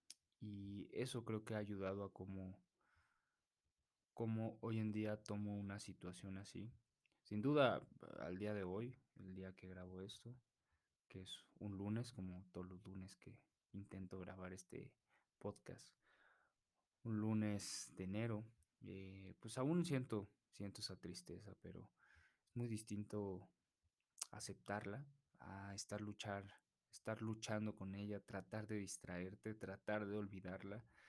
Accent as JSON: {"language": "Spanish", "region": "Mexico City", "country": "Mexico", "said": "soy saxofonista, ciudadano mexicano, que radico en la indestructible Ciudad de México."}